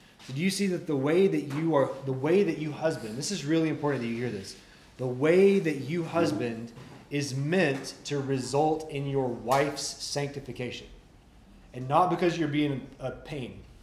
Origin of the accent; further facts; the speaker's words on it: Deep South, United States; I grew up in the Deep South.